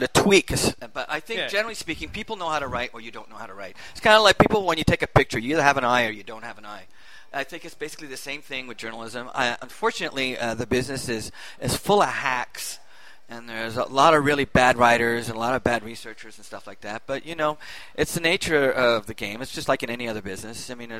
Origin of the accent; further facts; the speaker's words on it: Montreal, Quebec, Canada; born and raised in Montreal. My father is British